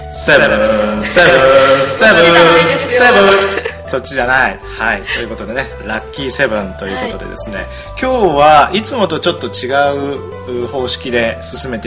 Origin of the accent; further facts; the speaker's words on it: Maibara, Shiga, Japan; accent: Shiga dialect; first language Kansai dialect; now in Seoul, South Korea; 僕の母語は関西弁です。関西弁の中の滋賀弁ってやつなんですけども、うん、地元に帰るとすぐ出ますか。出ますよもちろんもうね新幹線でね米原駅ってとこなんだけど、そこ降りた瞬間出ますね